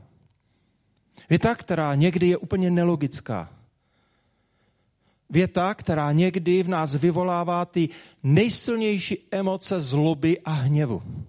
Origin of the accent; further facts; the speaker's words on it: Zlín Region, Czechia; U nás na Vlašku by řekl, je to škurně, pane